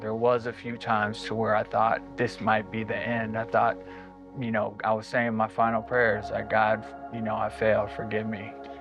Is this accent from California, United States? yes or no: no; Las Vegas, Nevada, United States; the kind of trauma and chaos that I experienced growing up in Las Vegas in a broken family.